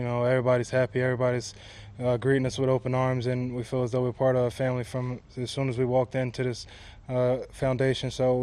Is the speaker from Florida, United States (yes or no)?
yes; Florida, United States; I'm from Florida. I played in Florida.